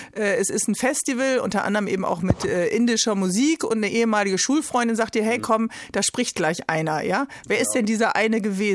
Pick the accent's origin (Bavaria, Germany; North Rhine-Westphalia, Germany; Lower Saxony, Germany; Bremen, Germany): Bremen, Germany; als Bremerin weiß ich, Kiel ist noch härter.